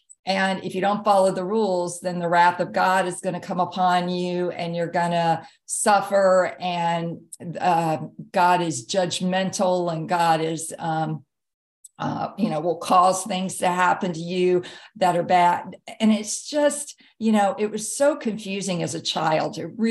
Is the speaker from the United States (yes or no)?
yes; Jackson, Mississippi, United States; So I grew up in the Bible Belt, Jackson, Mississippi.